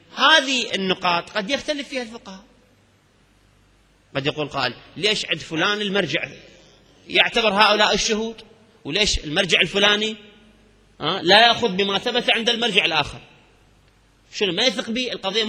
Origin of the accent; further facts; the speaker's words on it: Qatif, Eastern Province, Saudi Arabia; عندنا بالقطيف أو بالمناطق الشرقية من السعودية، وهي مناطق الشيعية في العام الأغلب